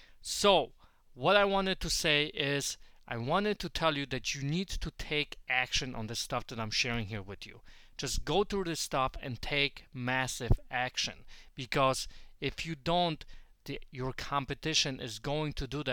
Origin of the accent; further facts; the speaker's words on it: Poland; moved away; Originally, I'm from Poland. I came to this great country back in 91, and I've never left here, and I consider this as my home.